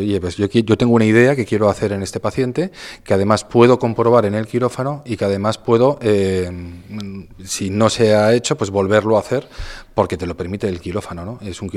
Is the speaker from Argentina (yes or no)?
no; Requena, Valencian Community, Spain; Pero que sepáis que todos somos de Requena, muy bien, de Valencia, muy bien